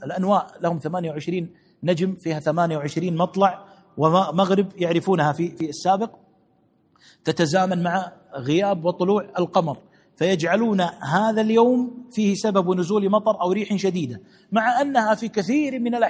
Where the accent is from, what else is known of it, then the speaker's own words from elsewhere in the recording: Kuwait; في نجد يطلع 25/8، عندنا في الكويت ما يرى إلا في 5/9 و4/9.